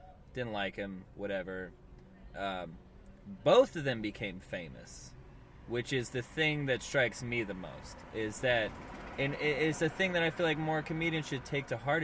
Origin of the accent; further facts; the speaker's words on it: Portland, United States; I'm from Portland. I know people who are just doing things because that's what's cool.